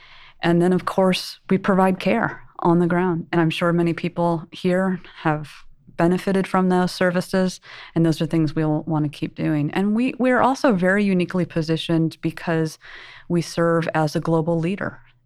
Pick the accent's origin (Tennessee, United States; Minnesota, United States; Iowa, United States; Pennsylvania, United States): Iowa, United States; Cedar Rapids; moved away as an adult; now in Washington, United States; I actually grew up in Iowa. So I'm from Cedar Rapids, Iowa.